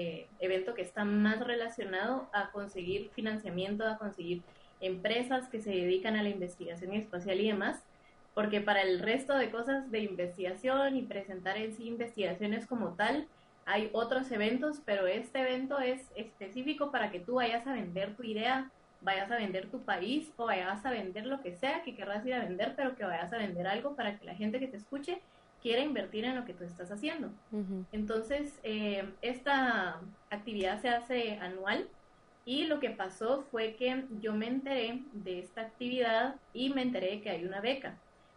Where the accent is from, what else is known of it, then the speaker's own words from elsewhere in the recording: Guatemala; Yo soy la primera guatemalteca que está haciendo investigación espacial en Guatemala